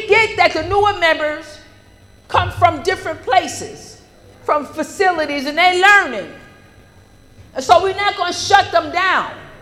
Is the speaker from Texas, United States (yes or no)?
no; New York City, New York, United States; And I come from New York City, right?